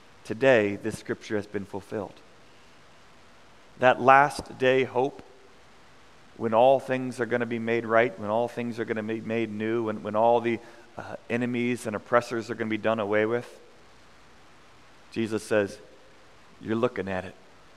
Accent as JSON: {"language": "English", "town": "St. Louis", "region": "Missouri", "country": "United States", "tie": "born or raised there", "said": "I grew up with Kumi in St. Louis"}